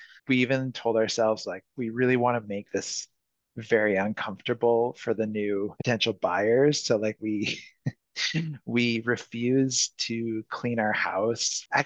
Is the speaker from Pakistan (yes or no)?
no; Montreal, Quebec, Canada; I'm from Montreal originally, but not from Park X specifically.